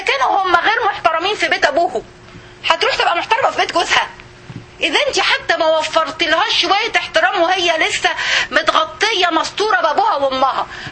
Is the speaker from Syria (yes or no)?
no; Egypt; عندنا في مصر